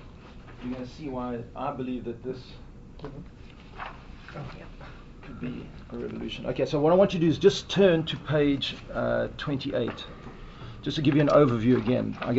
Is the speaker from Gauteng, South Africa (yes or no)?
no; Port Elizabeth, Eastern Cape, South Africa; From my accent, you can tell I'm not Native American. I grew up in South Africa, in a city called Port Elizabeth, went to University of Cape Town, studied actuarial science